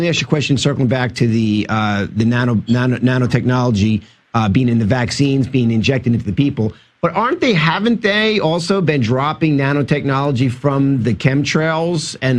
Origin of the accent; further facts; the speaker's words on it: Georgia, United States; But in my home state here in Georgia, in the States, our governor who went out and one came in all supported this